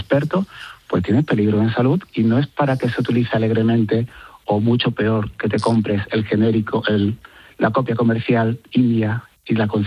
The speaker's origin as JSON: {"language": "Spanish", "town": "Seville", "region": "Andalusia", "country": "Spain", "said": "que yo soy de Sevilla"}